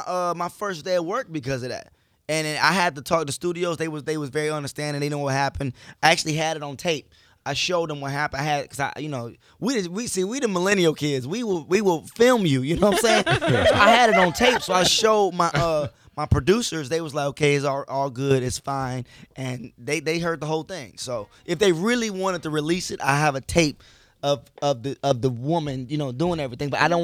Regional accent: Detroit, Michigan, United States; I'm from Detroit, man. They were scared when the government shut down. I was like, we've been shut down. I was like, I'm from a tough city, so I'm good, man.

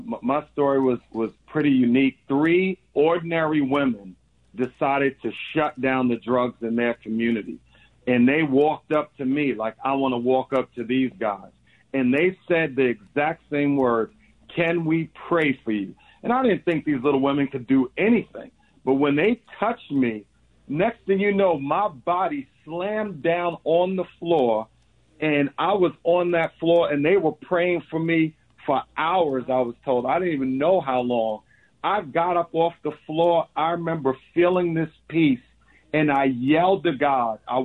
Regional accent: New York, United States; I'm here from New York. You know, I care about you guys. We were the murder capital for so long.

